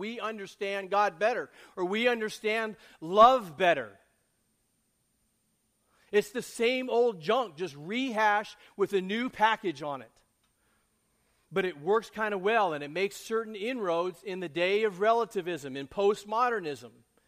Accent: California, United States; I grew up in California. I want to tell you, back in the California in the 60s and the 70s and all

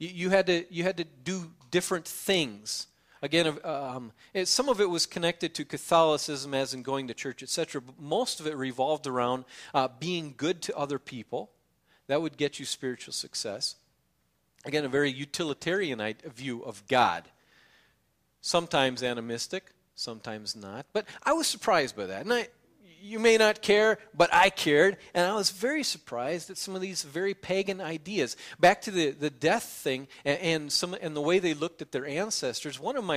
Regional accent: United States; Growing up, I don't know if it's growing up in America, growing up as I grew up as a Baptist, maybe that's it, I don't know.

